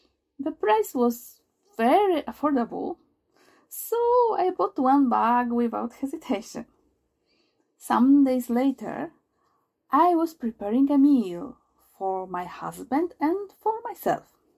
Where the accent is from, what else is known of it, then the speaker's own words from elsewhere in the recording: Poland; English is a second language; now in Japan; I'm from Poland and I live in Japan.